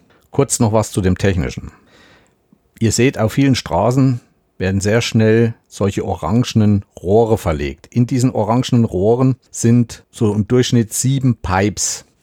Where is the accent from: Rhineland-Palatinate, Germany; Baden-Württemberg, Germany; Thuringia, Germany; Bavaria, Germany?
Thuringia, Germany; ich bin in Südthüringen aufgewachsen, ich bin immer bis hoch zum Rennsteig gekommen